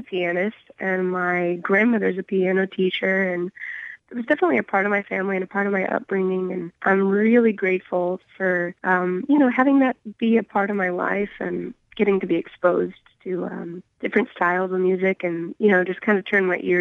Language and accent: English; Dallas, Texas, United States; also born or lived in Coppell; Yeah, I grew up in Dallas, and then my family and I grew up in Dallas and then Coppell, which is close to DFW Airport.